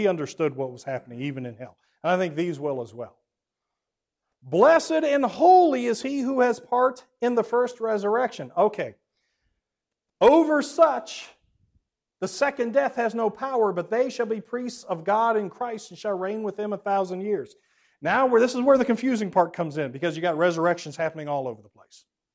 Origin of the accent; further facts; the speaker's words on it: England, United Kingdom; I am an English person, so sometimes I have to remind myself of that.